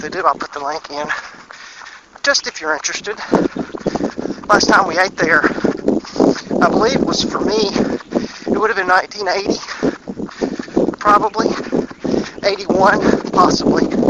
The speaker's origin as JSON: {"language": "English", "town": "Rose Hill", "region": "North Carolina", "country": "United States", "tie": "born there", "lives_now": "Thomasville, United States", "said": "I was born in Rose Hill, which is actually a hill on 117, Highway 117, and you can see it as you approach it"}